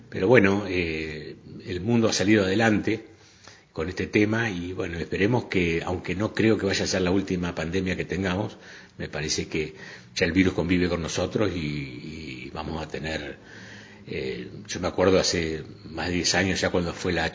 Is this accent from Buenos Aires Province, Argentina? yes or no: no; Gualeguay, Entre Ríos, Argentina; A 21 años me fui de Gualeguay, mi ciudad de origen, donde nací